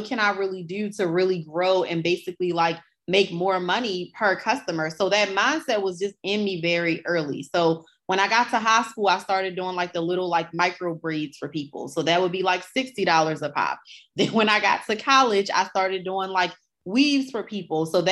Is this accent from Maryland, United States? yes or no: yes; Baltimore, Maryland, United States; I grew up in West Baltimore and I grew up not at all surrounded by entrepreneurship.